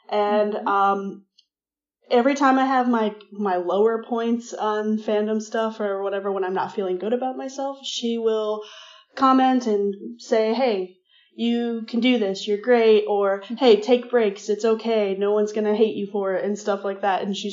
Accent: Arizona, United States; And I'm from America, specifically in the state of Arizona. I'm 24 years old

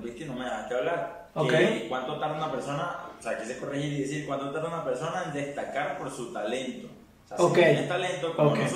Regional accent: Costa Rica; Yo soy aquí de Costa Rica.

